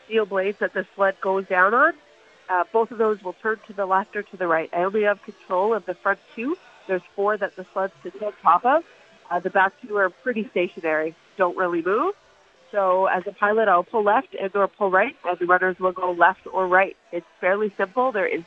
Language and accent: English; Calgary, Alberta, Canada; I'm born and raised in Calgary, so I had seen the track there.